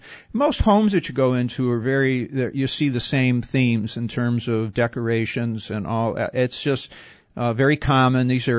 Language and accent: English; Detroit, Michigan, United States; I'm from Detroit, so I'm a rock and roller.